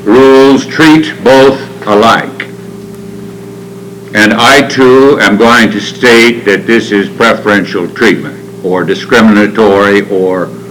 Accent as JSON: {"language": "English", "town": "Albany", "region": "Oregon", "country": "United States", "said": "from Albany, Oregon."}